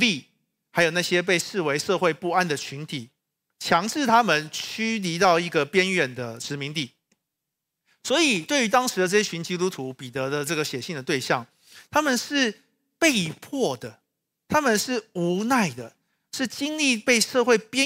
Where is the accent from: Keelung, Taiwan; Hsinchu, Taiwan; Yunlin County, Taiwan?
Hsinchu, Taiwan; 哈，我也是新竹人，哈，但是我不是竹北人。